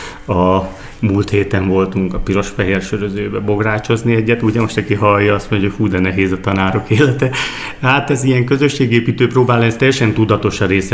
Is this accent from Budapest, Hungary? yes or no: no; Miskolc, Borsod-Abaúj-Zemplén, Hungary; Igen, nagyon büszke vagyok rá. Miskolciak vagyunk, lokálpatrióták vagyunk